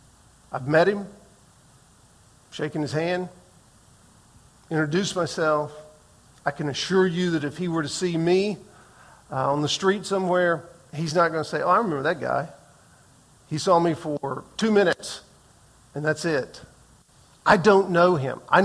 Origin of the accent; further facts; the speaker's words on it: Sullivan, Missouri, United States; I'm from Sullivan."